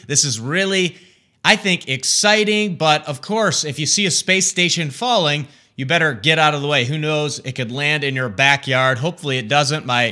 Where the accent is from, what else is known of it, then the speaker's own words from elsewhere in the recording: Michigan, United States; I want to highlight an article from the Detroit Free Press, my home state of Michigan.